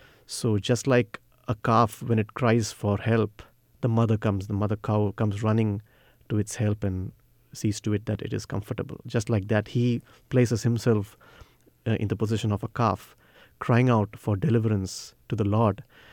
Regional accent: Tamil Nadu, India; first language Tamil; So I'm from Tamil Nadu, so the language we speak is Tamil.

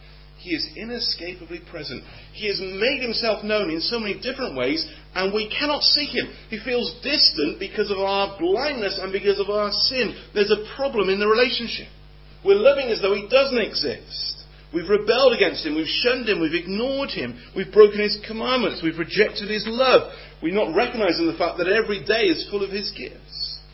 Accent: Gloucester, South West England, United Kingdom; Where I grew up in Gloucester, we had a hill, which I used to walk up regularly.

